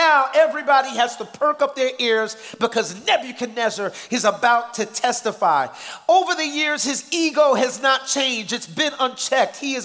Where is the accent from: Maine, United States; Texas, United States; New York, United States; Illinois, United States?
New York, United States; I'm from New York, but my parents are from Jamaica. My mom is from Kingston, Jamaica, the city part, and my dad is from St. Mary, the country part.